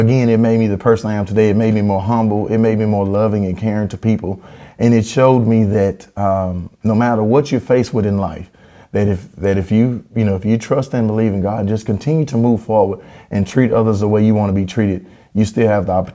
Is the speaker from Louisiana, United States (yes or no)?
yes; West Monroe, Louisiana, United States; from talking to some more public officials in the city I was raised in here in West Monroe